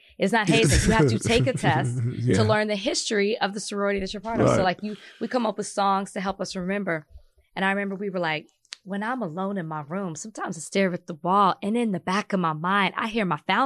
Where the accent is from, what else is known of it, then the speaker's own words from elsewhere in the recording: Texas, United States; I'm from Texas. We used to freestyle all the time.